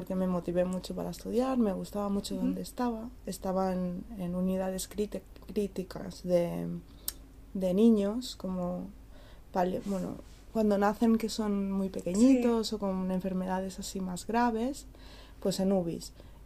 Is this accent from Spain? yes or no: yes; Lleida, Catalonia, Spain; born there; Yo nací en Lleida, es un pueblo de Cataluña, del norte de España. Y bueno, en Lleida. Vivo en un pueblecito, pero vivo, es Lleida.